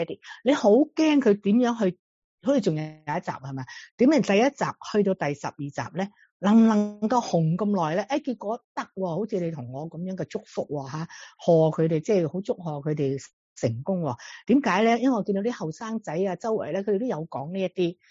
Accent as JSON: {"language": "Cantonese", "region": "Guangdong", "country": "China", "said": "包括我哋广东人 讲国语"}